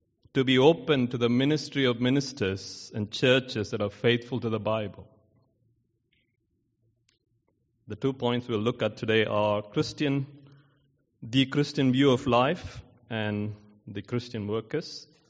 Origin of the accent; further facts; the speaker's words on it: South India, India; moved away; So, I'm from India, and I left India in 2010. I've been back to my hometown in South India only twice.